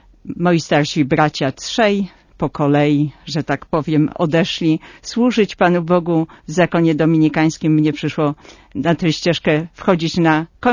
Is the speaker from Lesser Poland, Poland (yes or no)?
yes; Lipnica Murowana, Lesser Poland, Poland; Pochodzę z diecezji tarnowskiej. Urodziłam się w Lipnicy Murowanej